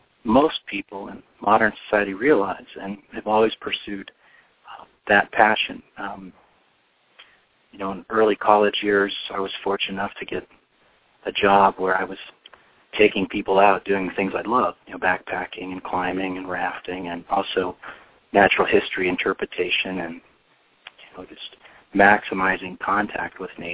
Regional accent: Omaha, Nebraska, United States; I grew up in Omaha and on the outskirts of Omaha.

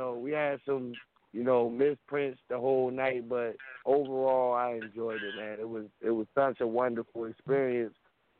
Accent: East Coast, United States; now in West Coast, United States; especially coming to the West Coast from being growing up on the East.

